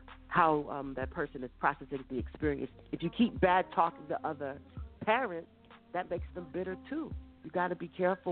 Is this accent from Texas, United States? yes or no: no; Brooklyn, New York, United States; I'm from Brooklyn, so dad, you know, they grew up in dad grew up in Bushwick, Brooklyn. Mom grew up in Bed-Stuy.